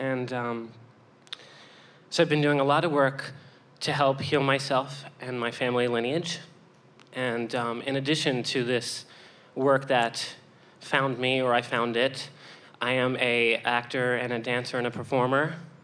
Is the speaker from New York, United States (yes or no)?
yes; New York, United States; I'm from New York, and I've been doing energy work as a disciple of energy for about 5 years.